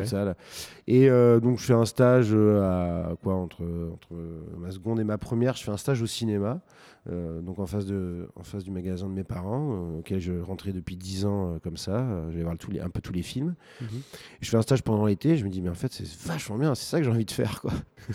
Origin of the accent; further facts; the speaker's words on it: Bergerac, Nouvelle-Aquitaine, France; Je suis originaire de Bergerac et il se trouve que mes parents étaient fleuristes et on avait un magasin en face du cinéma à Bergerac